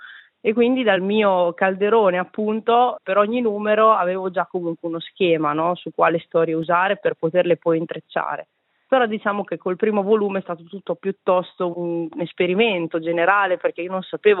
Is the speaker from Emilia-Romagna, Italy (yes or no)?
yes; Emilia-Romagna, Italy; gli spiriti giapponesi rispetto a quelli delle mie campagne, del mio paesino, quindi adesso farò un lavoro, no, ritroso e tornerò sulle mie basi culturali per capire appunto cosa c'è che offre la Romagna